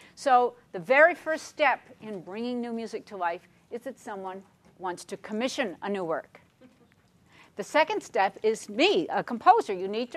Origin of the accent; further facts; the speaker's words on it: Vermont, United States; I'm a composer from Vermont, and I do indeed live on a dairy farm